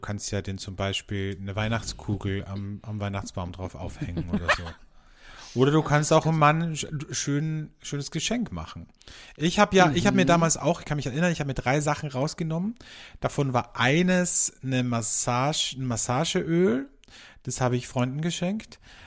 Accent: Austria; Bei uns in Österreich

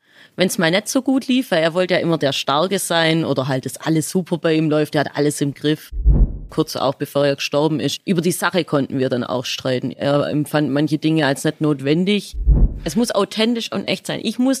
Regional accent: Baden-Württemberg, Germany; accent: Swabian; ich bin eigentlich Schwabe. Deswegen habe ich auch den Dialekt, weil ich aus dem Ostalbkreis komme und nicht aus dem Hohenloher Kreis. … mit 34 Jahren

